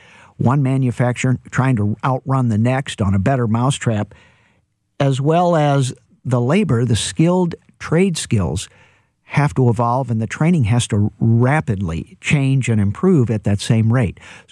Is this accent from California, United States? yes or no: no; St. Louis, Missouri, United States; Well, maybe St. Louis, that, you know, a little bit of St. Louis pride there. I'm born and raised in St. Louis